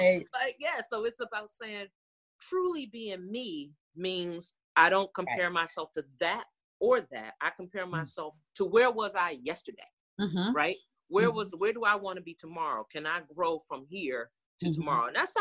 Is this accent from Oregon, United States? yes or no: no; Maryland, United States; You know, I grew up in the Maryland area. I go back home and I have friends who never left Maryland